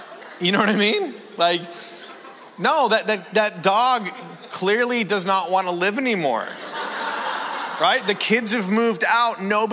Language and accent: English; Canada; Now, I'm from Canada. I'm from a small town in Canada, 1,800 people.